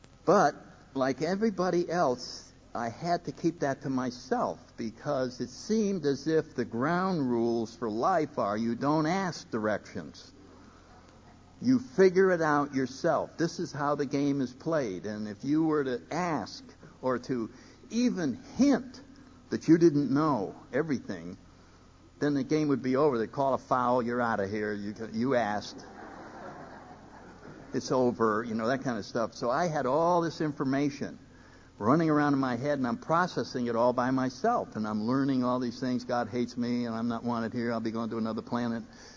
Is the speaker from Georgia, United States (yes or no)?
no; New Haven, Connecticut, United States; I grew up in New Haven, Connecticut. I was born up there in 1931.